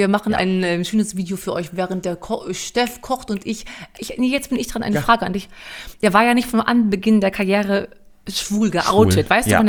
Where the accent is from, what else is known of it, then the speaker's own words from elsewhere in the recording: North Rhine-Westphalia, Germany; bei uns im Sauerland